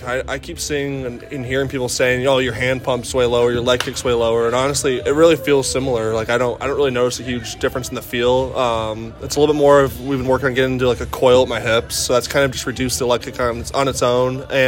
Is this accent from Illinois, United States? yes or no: yes; Chicago, Illinois, United States; Yeah, I mean, I grew up in Chicago, so that's where I'm from.